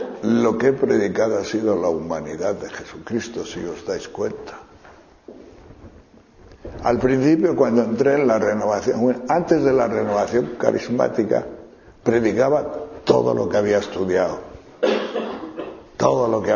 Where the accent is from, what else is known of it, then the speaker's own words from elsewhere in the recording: Castile and León, Spain; Pero mi pueblo es un pueblo de pastores, pero de esos que bajan a Extremadura, Trashumancia, que están 6 meses en León y otros 6 meses cuando las nieves no están allí, están abajo, estaban.